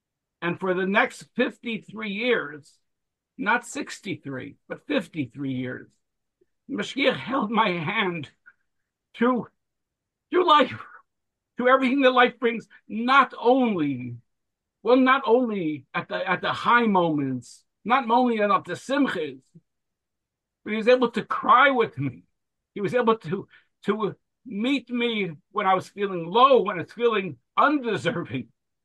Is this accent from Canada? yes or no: no; McKeesport, Pennsylvania, United States; I'm a kid from McKeesport, Pennsylvania, small town outside of Pittsburgh